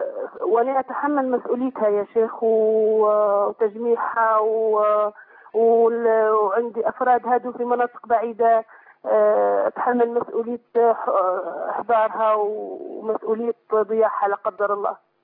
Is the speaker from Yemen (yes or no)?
no; Libya; أنا من ليبيا يا شيخ